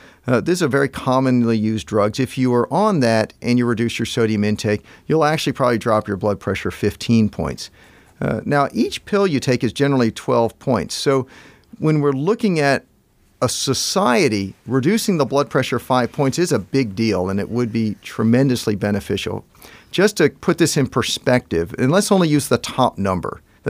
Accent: Houston, Texas, United States; I came from the South. The average African-American in Houston, Texas, ate 12,000 milligrams of sodium a day.

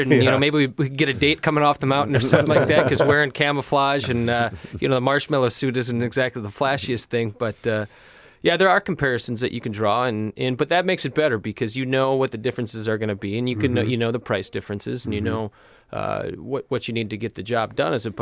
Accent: St. Paul, Minnesota, United States; I'm originally from St. Paul, Minnesota, and so kind

